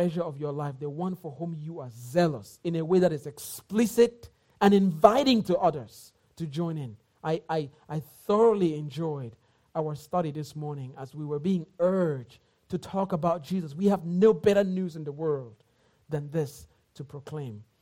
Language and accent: English; Cameroon; English is a second language; I come from Cameroon.